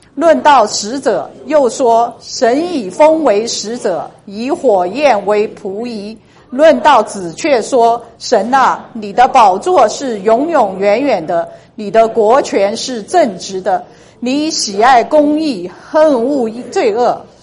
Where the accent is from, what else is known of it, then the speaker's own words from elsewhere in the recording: China; 所以对于我们中国人来说我们更熟悉的是我们觉得佛教我们比较熟悉